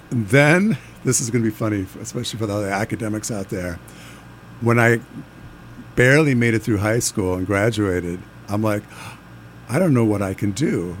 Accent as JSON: {"language": "English", "town": "Des Plaines", "region": "Illinois", "country": "United States", "tie": "born or raised there", "said": "I grew up outside of Chicago in Des Plaines"}